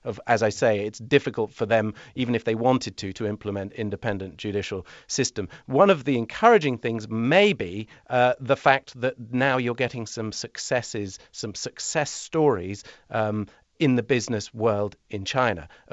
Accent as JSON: {"language": "English", "region": "England", "country": "United Kingdom", "said": "as the Chinese like to point out, especially as an Englishman myself, you know, I'm not sure who I am to lecture anybody on colonialism."}